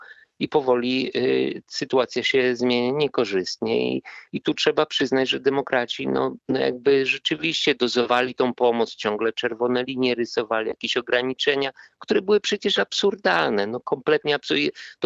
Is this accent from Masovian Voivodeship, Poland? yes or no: no; Szczecin, West Pomeranian Voivodeship, Poland; I pozdrawiam mój rodzinny Szczecin. Bardzo zawsze chętnie z Państwem rozmawiam, bo urodziłem się w Szczecinie